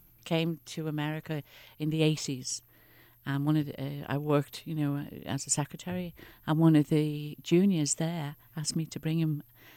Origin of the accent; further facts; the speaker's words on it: Dublin, Leinster, Ireland; accent: Irish; Oh, that's the Irish in me. I'm from Dublin.